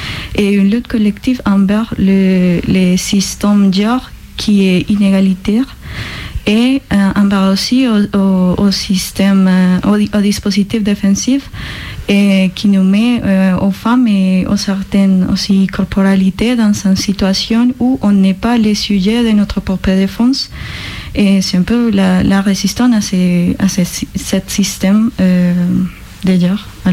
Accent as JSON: {"language": "French", "country": "Colombia", "second_language": "French", "lives_now": "France", "said": "je viens de Colombie et je suis sociologue."}